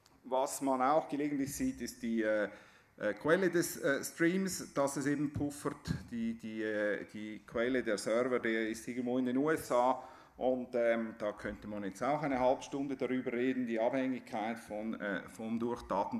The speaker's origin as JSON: {"language": "German", "country": "Switzerland", "said": "weil ich als Schweizer gehöre ja nicht zu Europa"}